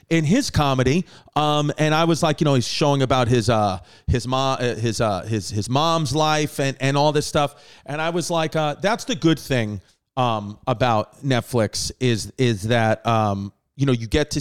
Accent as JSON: {"language": "English", "region": "New York", "country": "United States", "said": "I'm from New York, so that's like a big"}